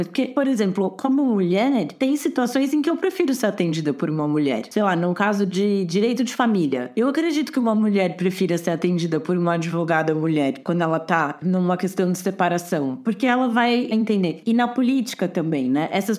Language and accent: Portuguese; Campinas, São Paulo, Brazil; Lá em Campinas, que é de onde eu sou